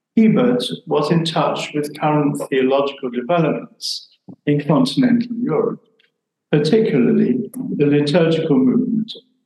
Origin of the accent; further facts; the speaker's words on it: Ealing, London, United Kingdom; I'm delighted to be back in Ealing. I say back because I spent much of my childhood in this borough. I was brought up in the Church of England